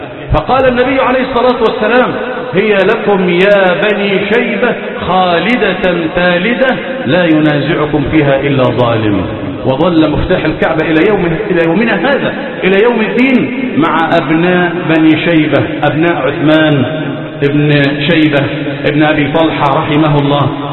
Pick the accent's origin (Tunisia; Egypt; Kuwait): Egypt